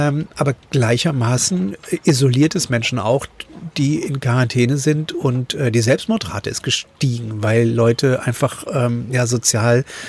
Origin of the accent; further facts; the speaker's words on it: Germany; moved away as an adult; ich bin ja mit 18 damals aus der DDR geflohen, ganz alleine, ne, mit 18